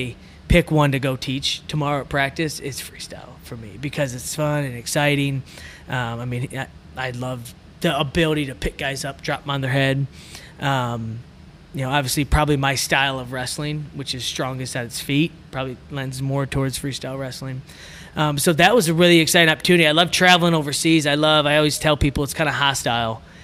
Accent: Michigan, United States; now in Iowa, United States; I was born and raised in Michigan.

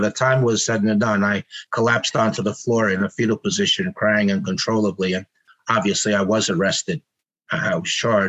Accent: Peekskill, New York, United States; whereas I was from Peekskill in Westchester County.

